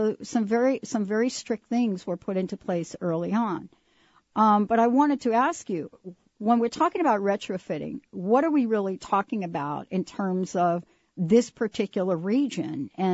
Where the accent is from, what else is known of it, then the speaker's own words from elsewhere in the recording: East Coast, United States; I'm going back to the East Coast. I'm from the East Coast, and they have a different scenario about this.